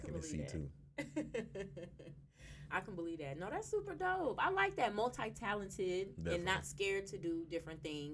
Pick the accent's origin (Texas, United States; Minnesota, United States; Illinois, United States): Illinois, United States; Chicago; I'm from the South Side.